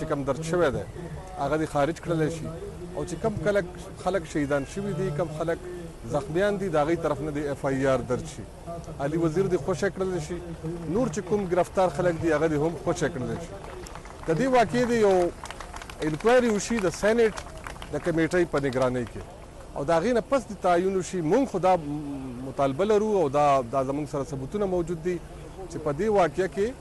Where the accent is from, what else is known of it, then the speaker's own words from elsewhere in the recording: Peshawar, Khyber Pakhtunkhwa, Pakistan; زه د پیښور ایډوکیټ یم د های کورټ